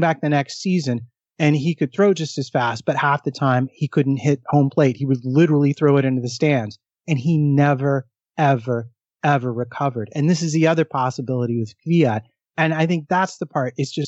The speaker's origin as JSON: {"language": "English", "town": "Atlanta", "region": "Georgia", "country": "United States", "tie": "born or raised there", "said": "there was a relief pitcher pitched for the Braves, my hometown team."}